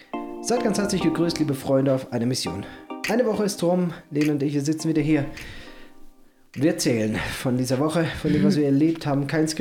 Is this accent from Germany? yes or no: yes; Mosbach, Baden-Württemberg, Germany; wir sind in Moosbach auch in der Stadt groß geworden.